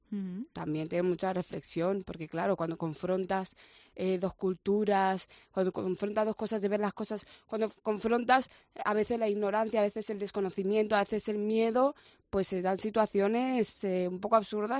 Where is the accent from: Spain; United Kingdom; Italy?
Spain; Barcelona, Catalonia; moved away as an adult; also born or lived in Guinea; now in Madrid, Spain; Yo soy de Barcelona. Uh-huh. Yo de Guinea llegué a Barcelona, me crié ahí y con 23, 24 años me mudé a Madrid